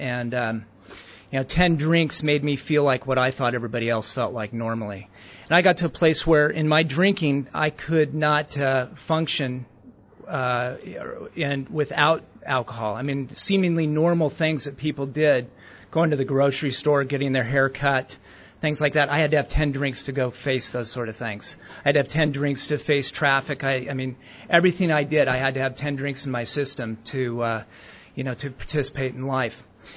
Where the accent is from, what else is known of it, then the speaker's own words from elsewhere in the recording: Portland, Oregon, United States; I hitchhiked back to my hometown up in Portland with the idea of withdrawing from alcohol.